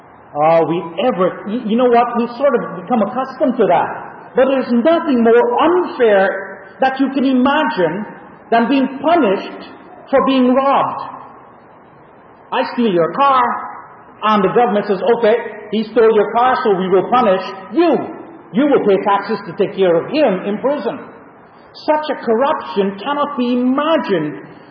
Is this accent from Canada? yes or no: yes; Canada; as our Canadian government does